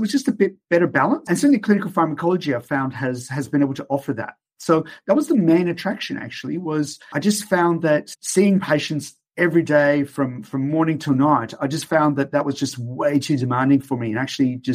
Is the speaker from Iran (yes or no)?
yes; Iran; moved away; growing up in Iran all those years ago